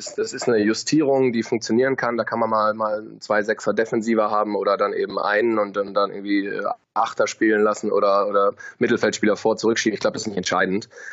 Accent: Bielefeld, North Rhine-Westphalia, Germany; born there; bin gebürtiger Bielefelder

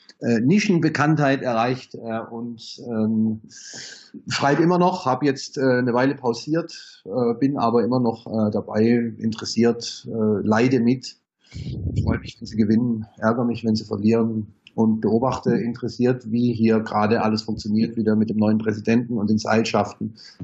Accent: Stuttgart, Baden-Württemberg, Germany; born there; now in Heidelberg, Germany; Ich bin wohnhaft in Heidelberg, geboren in Stuttgart

